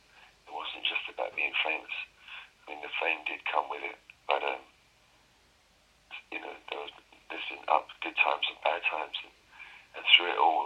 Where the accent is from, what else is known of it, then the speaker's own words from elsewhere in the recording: United Kingdom; As a Brit, you know, just as a British boy